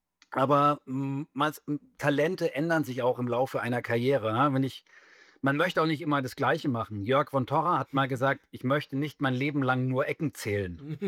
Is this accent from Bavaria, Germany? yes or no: yes; Bavaria, Germany; Ich komme ja auch aus Bayern, auch wenn man es jetzt nicht unbedingt hört. Aber ja, klar, so manche Ausdrücke, Tonfarben, die bleiben einfach.